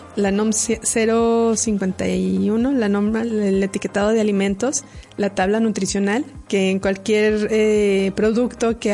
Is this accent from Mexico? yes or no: yes; Mexico; porque si algo somos buenos los mexicanos es para inventar